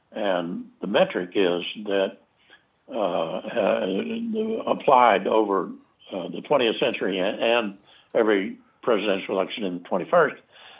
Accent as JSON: {"language": "English", "region": "the South", "country": "United States", "tie": "born or raised there", "said": "And, you know, I grew up in the South. I know how these people think about it."}